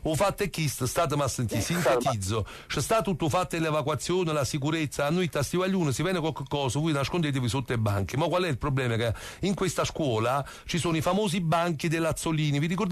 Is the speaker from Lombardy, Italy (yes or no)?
no; Naples, Campania, Italy; per fortuna noi siamo napoletani, riusciamo sempre a sorridere.